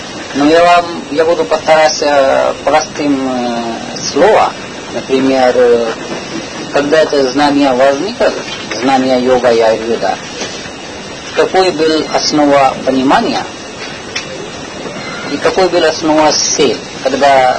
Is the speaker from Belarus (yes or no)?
no; Delhi, India; Russian is a second language; Я из Дели, из Индии.